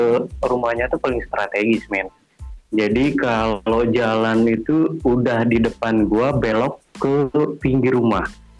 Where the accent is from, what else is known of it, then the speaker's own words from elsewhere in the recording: Pati, Central Java, Indonesia; born there; now in Cimahi, Indonesia; Kalau gue tuh stay-nya sekarang lagi di Cimahi, tapi kalau tempat kelahiran gue sama deh gue daerah Pati.